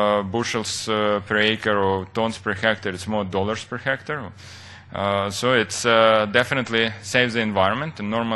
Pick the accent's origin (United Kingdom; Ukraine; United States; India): Ukraine; English is a second language; I'm originally from Ukraine.